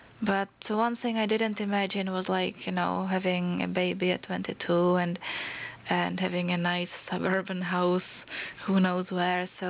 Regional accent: Prague, Czechia; Well, I come from Prague, which is Bohemia, so I would probably more or less live in Prague.

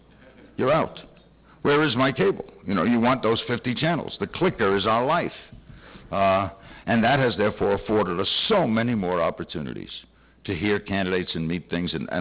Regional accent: New York, United States; I grew up in New York with 11 newspapers.

